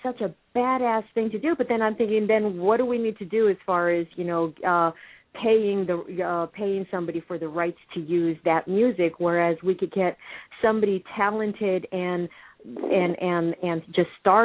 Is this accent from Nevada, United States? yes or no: yes; Nevada, United States; I'm in Texas right now because I'm from Nevada